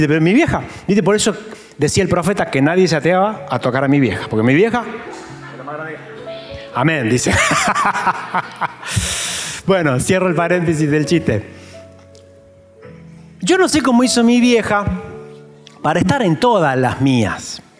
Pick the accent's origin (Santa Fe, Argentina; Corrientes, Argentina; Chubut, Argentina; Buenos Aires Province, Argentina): Chubut, Argentina; Comodoro Rivadavia; born there; esa escena es en el sur donde yo nací, en Comodoro Rivadavia, en la provincia de Chubut.